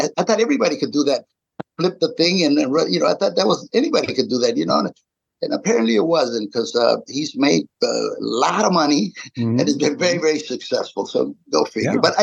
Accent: Compton, California, United States; You know, I grew up in Compton, so I knew what would work there.

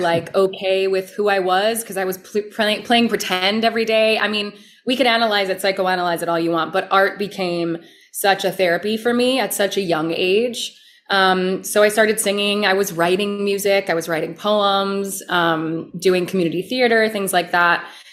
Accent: New Jersey, United States; I grew up in New Jersey, but I did go to farm camp for 3 years.

